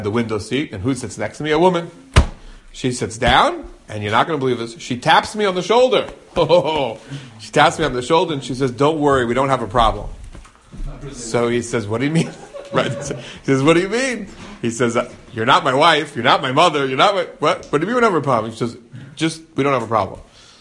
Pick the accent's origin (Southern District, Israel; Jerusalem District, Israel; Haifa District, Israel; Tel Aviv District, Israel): Jerusalem District, Israel; Beit Shemesh; there seems to be a very interesting election going on in my hometown of Beit Shemesh, where somebody else is from as well.